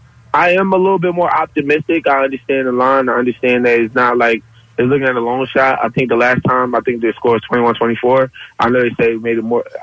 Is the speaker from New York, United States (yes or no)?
no; Philadelphia, Pennsylvania, United States; 55th and Haverford.